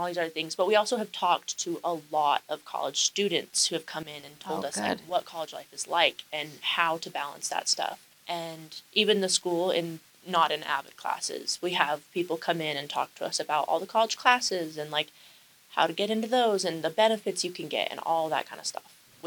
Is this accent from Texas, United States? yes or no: no; Montana, United States; I moved a lot as a kid. I'm from Montana. And then I came down, went to Santa Quinn.